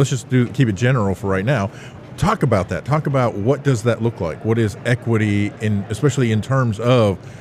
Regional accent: Arkansas, United States; rural Arkansas. There are definitely Arkansas parts that have plenty of high bandwidth.

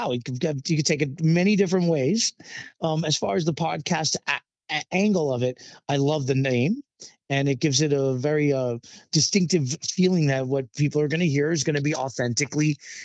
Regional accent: New York City, New York, United States; You couldn't tell by now? I'm a New Yorker. New York City.

